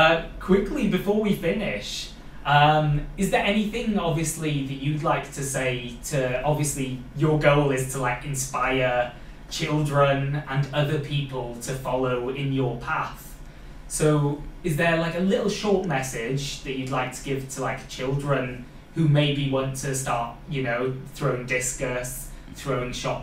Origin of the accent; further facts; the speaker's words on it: Wales, United Kingdom; accent: Welsh; I think because I've got my Welsh accent coming through.